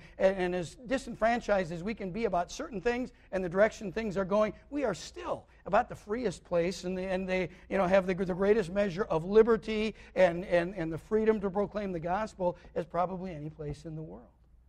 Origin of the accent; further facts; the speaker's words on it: United States; You know, we're Americans. That's what matters.